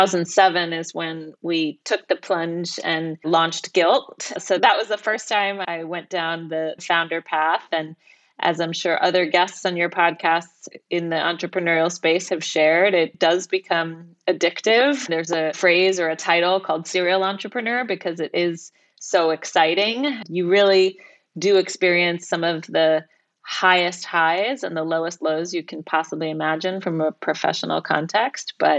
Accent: New York City, New York, United States; I am a born and bred New Yorker. I grew up in New York City.

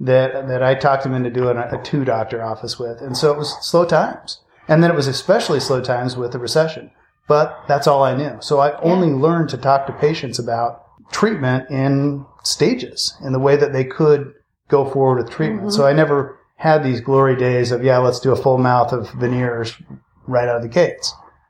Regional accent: Utah, United States; also born or lived in Idaho; Well, I practice in Boise, Idaho. I'm originally from Utah and Idaho.

